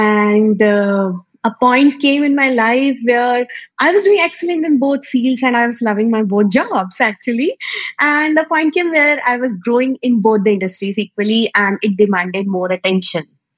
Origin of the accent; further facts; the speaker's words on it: India; So I am from India, and right now I am in southern part of India, which is called Bangalore.